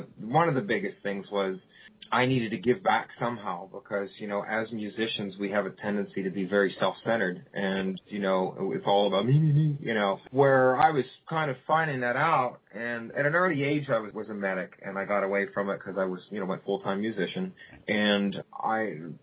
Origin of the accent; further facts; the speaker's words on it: Pittsburgh, Pennsylvania, United States; Yeah, the funny part about Tim was he was from Akron, Ohio, and I'm from Pittsburgh.